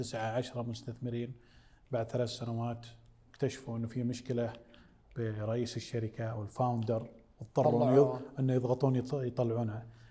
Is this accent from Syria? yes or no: no; Saudi Arabia; بدأت الصناديق تكثر عندنا في السعودية